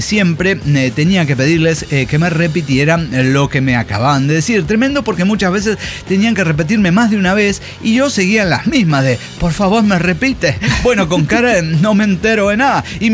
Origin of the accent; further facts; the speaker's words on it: Granada, Andalusia, Spain; Porque así somos los andaluces y nos viene sobrando la mitad de la palabra para atrás.